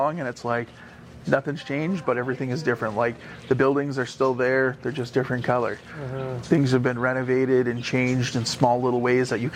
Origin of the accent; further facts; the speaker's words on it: Stephenville, Newfoundland and Labrador, Canada; So I'm from Stephenville.